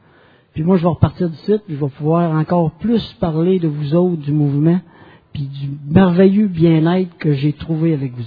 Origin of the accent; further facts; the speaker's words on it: Quebec City, Quebec, Canada; Moi, je viens de Québec.